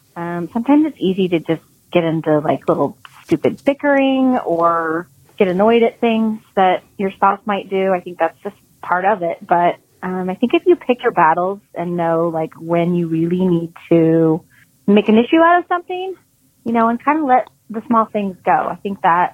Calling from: California, United States; I'm calling from California

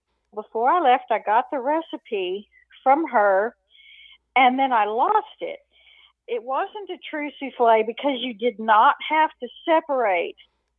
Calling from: Texas, United States; Livernia, Texas.

